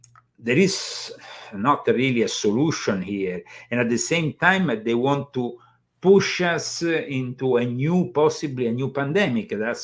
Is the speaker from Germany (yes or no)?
yes; Germany; We come from Germany. Germany is really becoming a very authoritarian country.